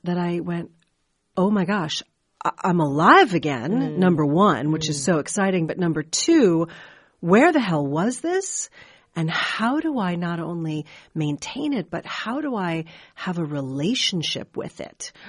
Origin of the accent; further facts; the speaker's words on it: New York City, New York, United States; I'm originally from New York City, you know, felt like I had a lot of sass, a good amount of confidence as a young girl.